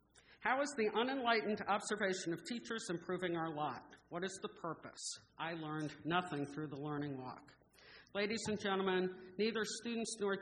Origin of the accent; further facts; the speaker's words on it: South Daytona, Florida, United States; I come from South Daytona, and I teach at Seabreeze High School.